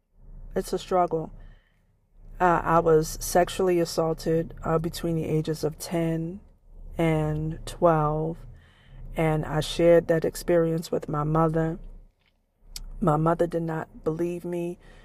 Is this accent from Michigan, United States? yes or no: no; Queens, New York, United States; also born or lived in Maryland; I grew up in Queens, New York.